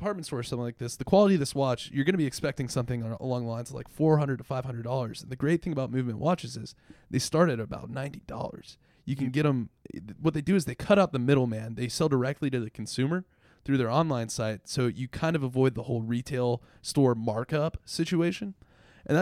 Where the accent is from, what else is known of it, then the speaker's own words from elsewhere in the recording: Ocala, Florida, United States; Trust me, I'm from Ocala, Florida, one of the breeding capitals of the world.